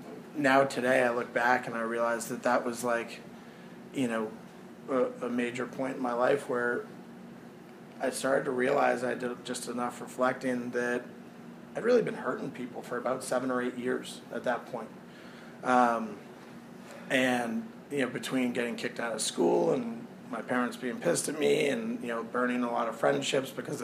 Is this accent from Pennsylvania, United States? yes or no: no; Massachusetts, United States; accent: Boston; There's my Boston accent.